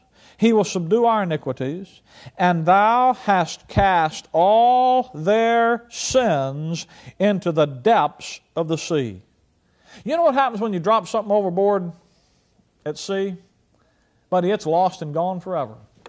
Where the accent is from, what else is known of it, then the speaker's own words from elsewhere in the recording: Alabama, United States; I was raised in Alabama.